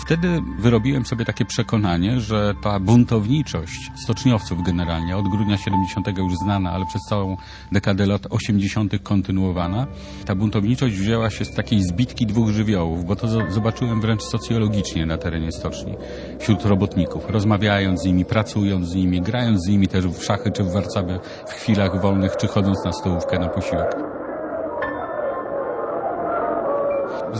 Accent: Gdynia, Pomeranian Voivodeship, Poland; Ja też zacząłem paradoksalnie od grudnia 70, bo ja jestem chłopcem z Chylonii, wtedy mieszkałem w Chylonii, ale miałem 7 lat zaledwie

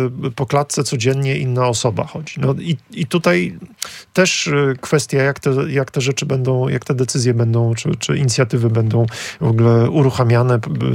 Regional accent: Gdynia, Pomeranian Voivodeship, Poland; ja też jestem z Gdyni

